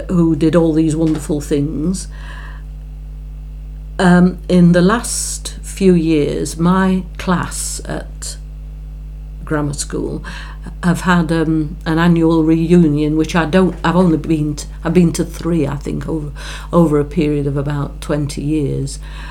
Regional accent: England, United Kingdom; although I can feel quite French, I'm also very British. I'm very English.

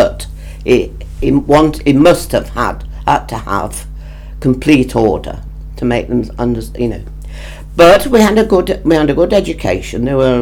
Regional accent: Colwick, East Midlands, United Kingdom; born or raised there; also born or lived in Ilkeston

